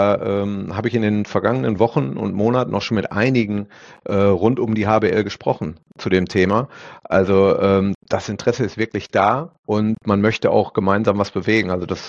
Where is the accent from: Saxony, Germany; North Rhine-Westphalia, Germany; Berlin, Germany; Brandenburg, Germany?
North Rhine-Westphalia, Germany; als waschechter Ostwestfale hat man automatisch einen Bezug zum Handball